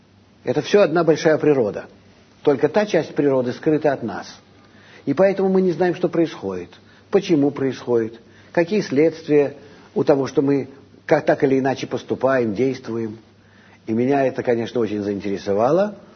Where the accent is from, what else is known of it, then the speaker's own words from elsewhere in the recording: Vitebsk, Vitebsk Region, Belarus; Нет, я вообще из Витебска.